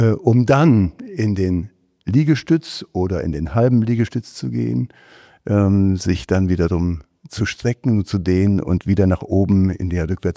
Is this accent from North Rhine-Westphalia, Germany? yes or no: yes; Siegen, North Rhine-Westphalia, Germany; now in Leipzig, Germany; Ich würde sagen, ich bin zu Hause in Leipzig, meine Heimat ist Siegen.